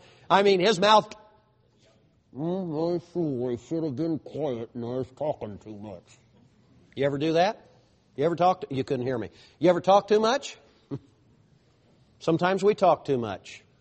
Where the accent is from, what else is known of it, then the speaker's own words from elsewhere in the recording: United States; let me just tell you, I'm an American citizen.